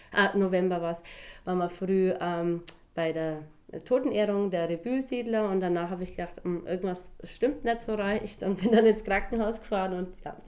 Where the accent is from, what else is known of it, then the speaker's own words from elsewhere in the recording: Wolmutzöl, Bavaria, Germany; Wolmutzöl liegt in der Fränkischen Schweiz.